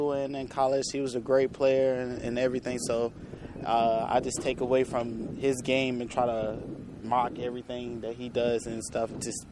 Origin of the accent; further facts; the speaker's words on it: Roanoke, Virginia, United States; So I came from Roanoke, Virginia.